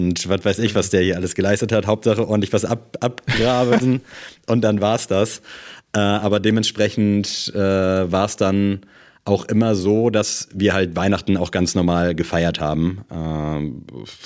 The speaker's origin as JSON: {"language": "German", "country": "Germany", "tie": "born or raised there", "said": "ich bin in Deutschland auch aufgewachsen."}